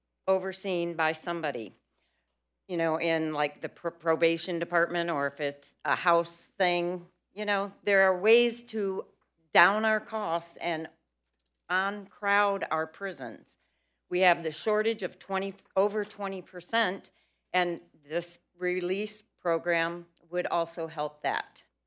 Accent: California, United States; I'm from Orange County.

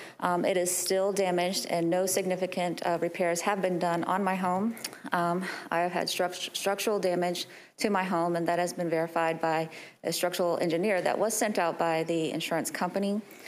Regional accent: Marianna, Florida, United States; I come from Jackson County. Marianna is the city.

